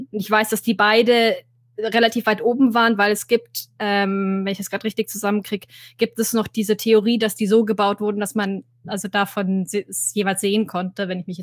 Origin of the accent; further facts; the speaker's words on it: Bavaria, Germany; ich habe so einen guten Teil meiner Kindheit in Oberbayern verbracht und einen anderen guten Teil in Oberfranken.